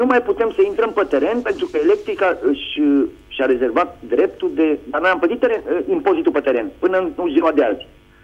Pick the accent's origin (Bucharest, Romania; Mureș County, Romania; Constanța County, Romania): Bucharest, Romania; sunt din București.